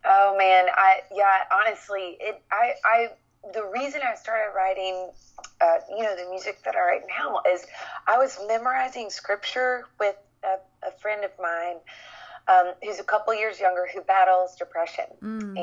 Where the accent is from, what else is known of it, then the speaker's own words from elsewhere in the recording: Nashville, Tennessee, United States; So I grew up here in Nashville, Tennessee, and it's where I live now